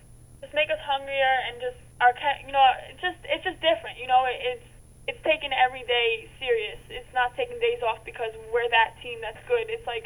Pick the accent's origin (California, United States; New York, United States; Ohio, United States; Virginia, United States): New York, United States; So I think growing up in New York, you also have a certain, like, swagger about you.